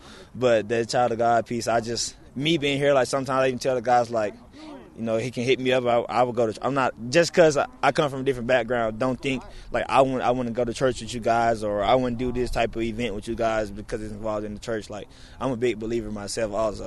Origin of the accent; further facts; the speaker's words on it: Atlanta, Georgia, United States; we're from Atlanta, like. We don't cry about nothing.